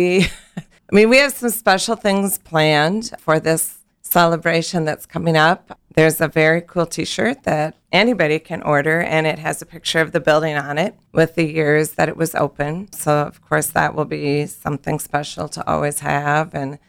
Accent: Beresford, South Dakota, United States; No, I went to school in Beresford, South Dakota.

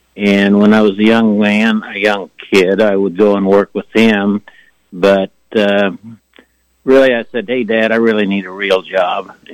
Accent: Emporia, Kansas, United States; Well, of course, growing up in Emporia, you know, the downtown was quite a lot more developed than it is today.

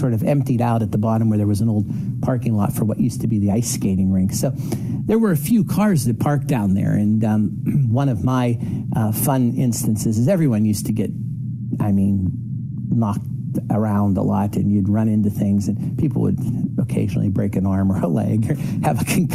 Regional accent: Leechburg, Pennsylvania, United States; I grew up in Leechburg, which is, we always joke, when you cross the Leechburg Bridge, you're crossing the Kiskiminetus River.

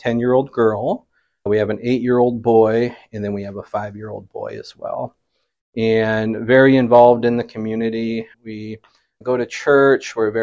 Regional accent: Winner, South Dakota, United States; I'm originally from Winter, South Dakota.

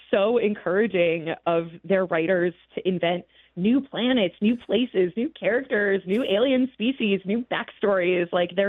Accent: Ontario, Canada; now in United States; I'm from Ontario. I miss bagged milk and I miss Coffee Crisp because I live in the States now

